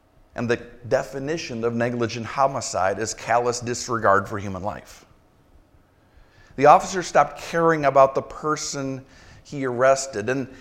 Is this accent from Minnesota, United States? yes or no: yes; St. Paul, Minnesota, United States; Both of my hometowns, actually. St. Paul, where I grew up, and across the river, Minneapolis, where I spent my early 20s.